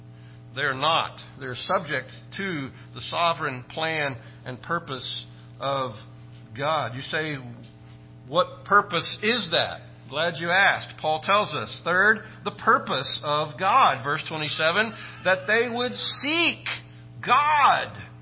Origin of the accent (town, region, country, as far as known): Nacogdoches, Texas, United States; born there